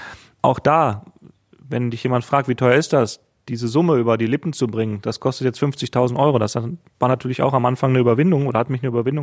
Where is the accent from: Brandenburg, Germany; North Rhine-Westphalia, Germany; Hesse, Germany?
North Rhine-Westphalia, Germany; Essen; ich bin aus Essen, aus dem Ruhrgebiet